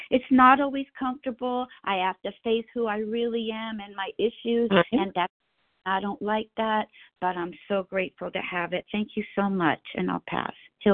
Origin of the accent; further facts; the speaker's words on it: California, United States; I'm from Southern California.